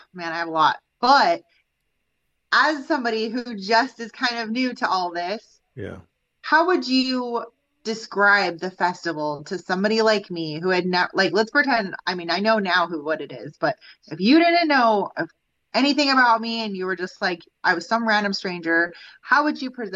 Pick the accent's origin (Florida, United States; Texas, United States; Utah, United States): Utah, United States; now in Ohio, United States; And I'm from Utah, so I don't even know if there's stuff out there like this.